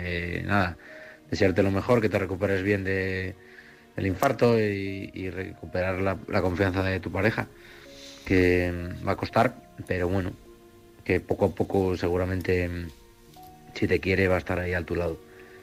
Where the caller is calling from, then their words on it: Oviedo, Asturias, Spain; de Oviedo.